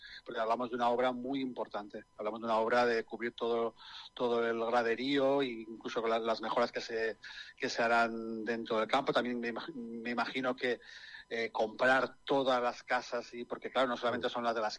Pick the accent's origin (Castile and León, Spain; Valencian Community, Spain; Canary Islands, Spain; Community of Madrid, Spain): Valencian Community, Spain; Castellón; soy de Castellón y la gente no conoce la provincia de Castellón, pero tú dices, soy de Villarreal